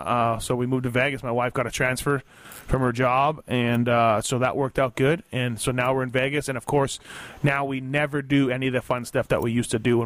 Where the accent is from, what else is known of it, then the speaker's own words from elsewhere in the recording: Canada; I grew up with basements in Canada.